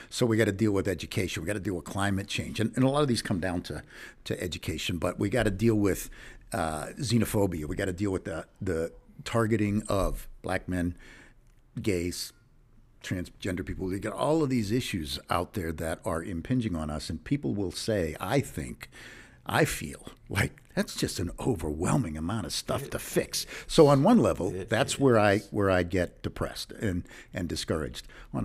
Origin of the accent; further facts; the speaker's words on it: Pittsburgh, Pennsylvania, United States; But I'm a Pirate fan. I grew up in Pittsburgh.